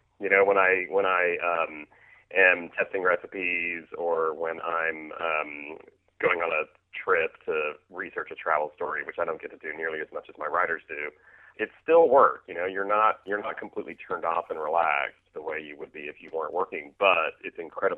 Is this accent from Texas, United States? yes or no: yes; Texas, United States